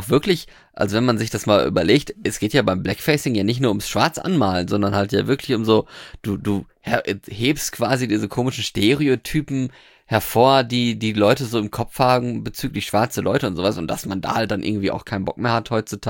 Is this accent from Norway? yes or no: yes; Norway; In Norwegen weiß ich noch, da wo ich herkomme, da wurde zwischen den Jahren immer gesungen.